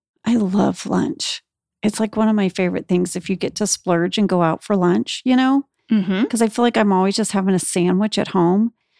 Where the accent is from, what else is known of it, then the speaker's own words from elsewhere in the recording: Indonesia; You guys know I grew up in Indonesia.